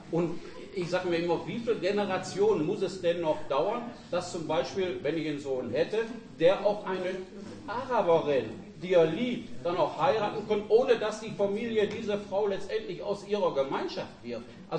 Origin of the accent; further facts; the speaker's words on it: Essen, North Rhine-Westphalia, Germany; So, und ich komme aus dem Essener Norden. Ich bin alten Essener Bürger